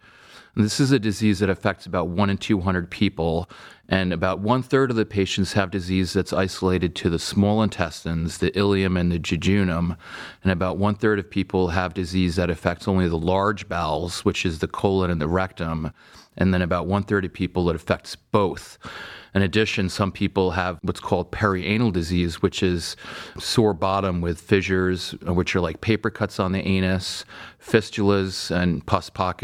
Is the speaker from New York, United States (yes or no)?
yes; Stony Brook, New York, United States; Well, I grew up in Stony Brook, Long Island, and I went to a medical school at the University of Vermont